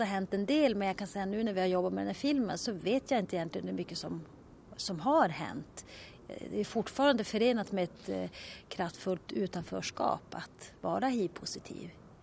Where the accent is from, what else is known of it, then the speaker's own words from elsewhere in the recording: Luleå, Norrbotten County, Sweden; Nej, jag är ju från Luleå. Så man kan säga att jag pendlar. Eller det gör jag. Jag pendlar 200 mil i veckan.